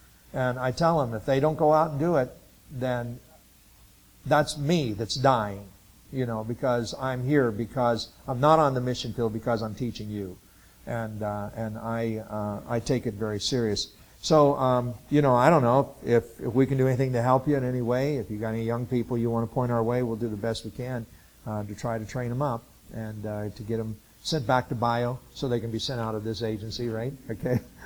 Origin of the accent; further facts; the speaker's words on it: Lebanon, Ohio, United States; I'm originally from Lebanon, Ohio. My dad and mom both were raised down in the hills of Kentucky, eastern Kentucky.